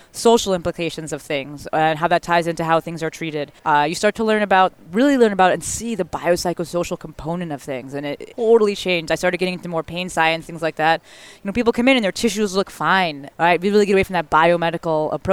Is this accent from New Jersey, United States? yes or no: yes; New Jersey, United States; I'm from Jersey originally, and then I went to undergrad in D.C., and then I went to PT school in NYU.